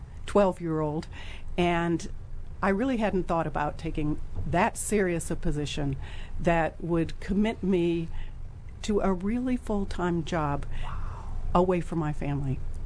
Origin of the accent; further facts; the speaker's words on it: Midwest, United States; I didn't get that growing up in the Midwest, where everybody was pretty much the same in my high school.